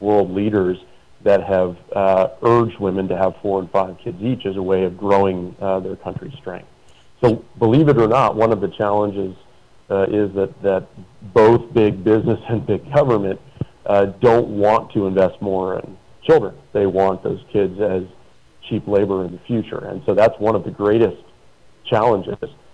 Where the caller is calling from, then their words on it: Arizona, United States; I'm actually calling in from Arizona.